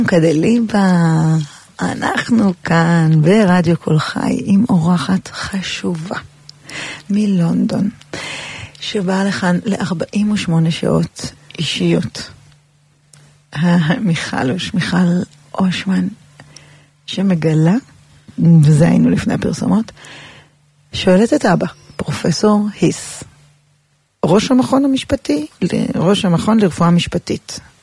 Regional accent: Herzliya, Tel Aviv District, Israel; גדלתי בהרצליה, לא רחוק מהים

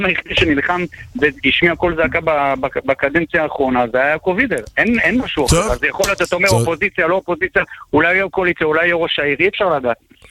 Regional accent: Bnei Brak, Tel Aviv District, Israel; עיר הקודש בני ברק.

